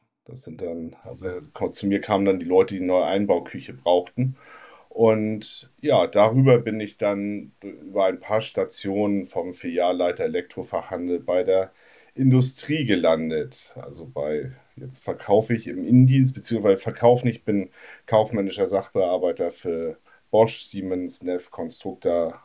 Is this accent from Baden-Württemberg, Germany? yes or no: no; Hamburg, Germany; Genau, 78er Jahrgang. Ich bin in Hamburg groß geworden, Hamburg geboren, in der Nähe von Hamburg groß geworden, in Hamburg zur Schule gegangen, also einen richtigen Hamburger Jung. Meine Vorfahren kommen auch aus Hamburg.